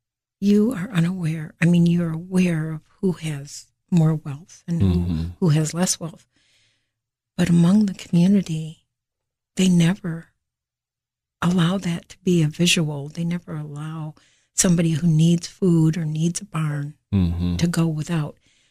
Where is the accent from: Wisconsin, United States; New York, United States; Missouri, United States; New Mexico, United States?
Wisconsin, United States; Beloit; born there; I was born in Beloit, Wisconsin.